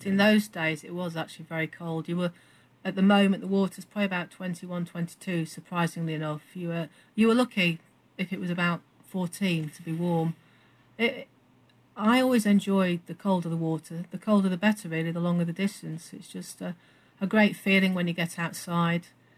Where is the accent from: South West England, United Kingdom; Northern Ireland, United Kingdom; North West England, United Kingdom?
North West England, United Kingdom; Blackpool; I was born and bred in Blackpool